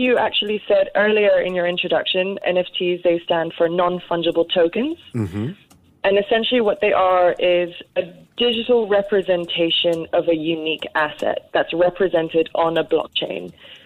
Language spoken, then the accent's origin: English; England, United Kingdom; I'm English